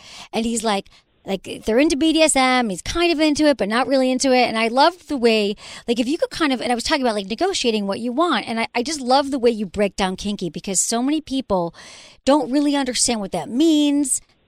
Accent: Michigan, United States; I love your dad. I can picture him because I'm from Michigan.

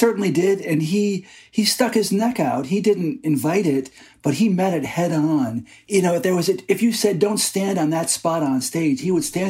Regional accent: Detroit, Michigan, United States; And, you know, I'm from Detroit. I'm from the Midwest.

